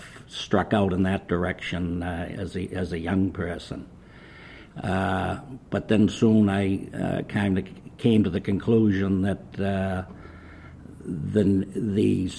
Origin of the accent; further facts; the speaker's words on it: Haverhill, Massachusetts, United States; I'm originally from Haverhill, Massachusetts, and still live in that Merrimack Valley area.